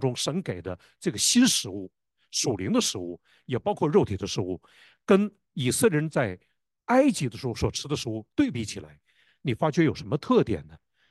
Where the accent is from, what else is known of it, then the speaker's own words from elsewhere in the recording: China; 它就是他们的韭菜跟我们中国人吃的韭菜有点不同。